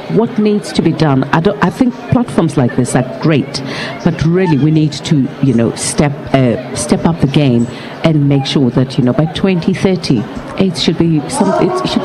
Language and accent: English; South Africa; being a South African and being a citizen of Africa, you know, I love my continent